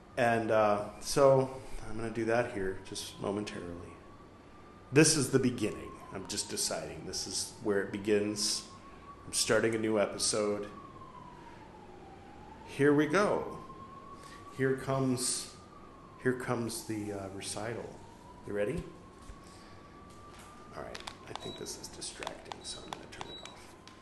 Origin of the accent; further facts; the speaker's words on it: California, United States; now in India; I call it California vinyasa because I'm from California, but I, never mind, living in India.